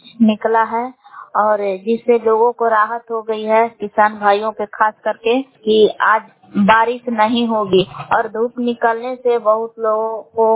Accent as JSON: {"language": "Hindi", "town": "Belaon", "region": "Bihar", "country": "India", "said": "ग्राम बेलार जिला कैमूर बबुआ की निवासी हूँ।"}